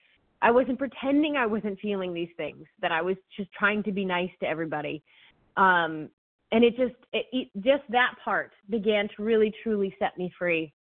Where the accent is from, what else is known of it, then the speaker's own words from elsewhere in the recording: New Hampshire, United States; I'm from New Hampshire.